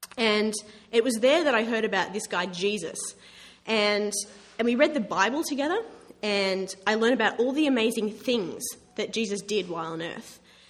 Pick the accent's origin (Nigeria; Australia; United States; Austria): Australia; I'm from Australia. And since I wanted to talk to you about Christmas this morning, I thought I would start by reading a poem about Christmas in Australia